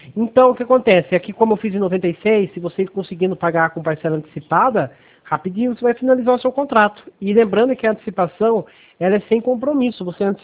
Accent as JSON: {"language": "Portuguese", "region": "São Paulo", "country": "Brazil", "said": "a gente é do estado de São Paulo, só que hoje a gente tá dando uma força pro pessoal aí de Rondônia."}